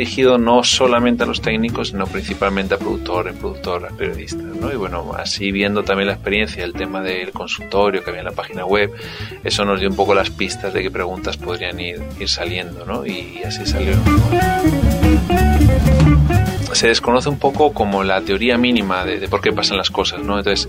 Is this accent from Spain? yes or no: yes; Spain; born there; moved away; Nací en España, suficiente por las Zetas, pero bueno, llevo ya más de 10 años, de 11 años trabajando en América Latina